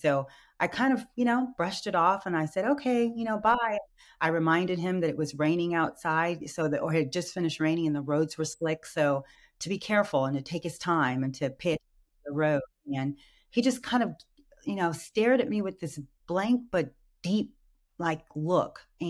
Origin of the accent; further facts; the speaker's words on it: Burlingame, California, United States; growing up in Burlingame and being one of only five Black girls in an all-white Catholic school